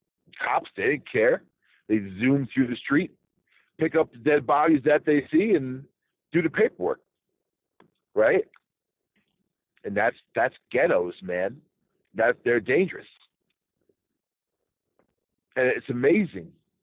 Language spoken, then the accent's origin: English; New York City, New York, United States; because I'm from New York City. You know, originally Long Island, New York City, Brooklyn, Queens, Bronx